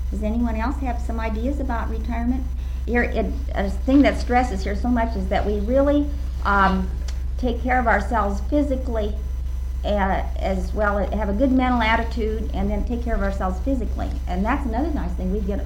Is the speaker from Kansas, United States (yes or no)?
yes; Kansas, United States; We're from Kansas.